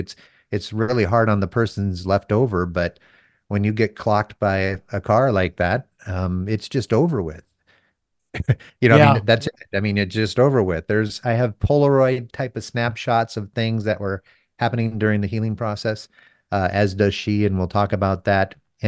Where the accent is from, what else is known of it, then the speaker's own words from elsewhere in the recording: Texas, United States; I'm from Texas originally, and I've always spoken highly of Texas.